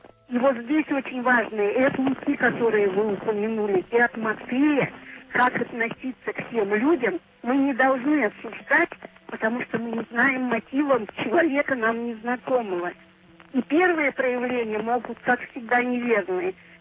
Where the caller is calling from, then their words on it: Severodvinsk, Arkhangelsk Oblast, Russia; Да, да, я из Северодвинска